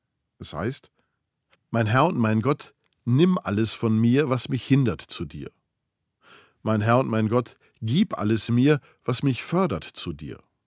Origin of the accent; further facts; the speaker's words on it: Duisburg, North Rhine-Westphalia, Germany; Hier in meiner Heimatstadt Duisburg